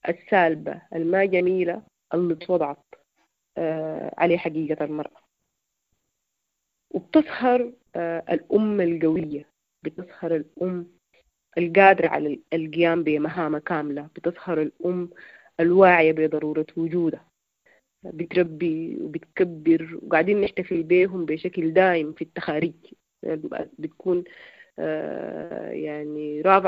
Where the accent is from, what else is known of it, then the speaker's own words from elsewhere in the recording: Sudan; نحن كمجتمع سوداني